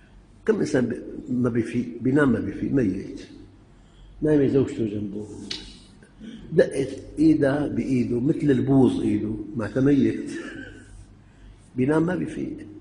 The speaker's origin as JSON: {"language": "Arabic", "town": "Damascus", "region": "Damascus Governorate", "country": "Syria", "said": "مات الدفن بحي بمكان باب صغير عندنا بالشام"}